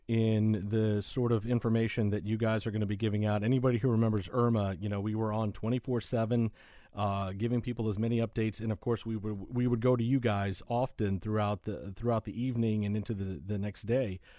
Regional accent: Puerto Rico; I'm from Puerto Rico.

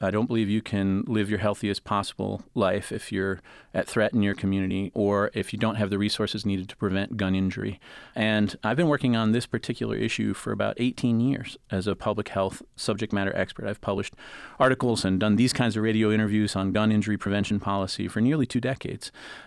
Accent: Portage, Michigan, United States; So I grew up in Portage schools, went to Kalamazoo College for my undergrad

